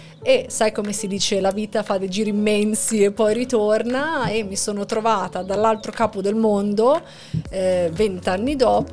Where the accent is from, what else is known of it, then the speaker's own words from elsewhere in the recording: Milan, Lombardy, Italy; now in Sydney, Australia; Sì, nata a Milano. Vivo o vivevo a Settimo Milanese.